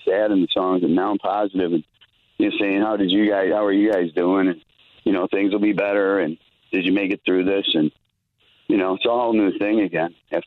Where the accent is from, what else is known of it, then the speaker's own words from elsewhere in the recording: Blue Island, Illinois, United States; I never dreamt that there, you know, that I was a kid from Blue Island.